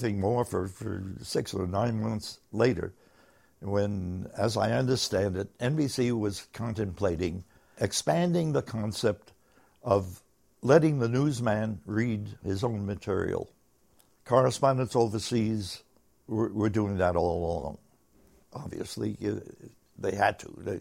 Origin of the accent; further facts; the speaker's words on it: Bronx, New York, United States; I'm a kid from the Bronx, talk sometimes like a kid from the Bronx